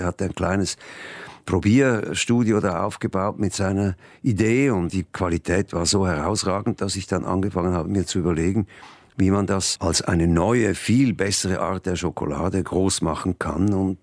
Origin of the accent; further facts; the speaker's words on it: Zurich, Switzerland; Ich habe einen sogenannten Trottinett gehabt, also einen Roller. Und mit diesem Trottinett bin ich da, habe ich die ganze Stadt erkundet sozusagen.